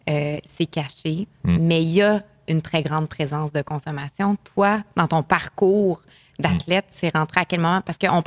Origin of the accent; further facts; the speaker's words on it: Cap-Rouge, Quebec, Canada; c'est Rivière-du-Loup, mais je suis native de Québec. Je suis née à Cap-Rouge.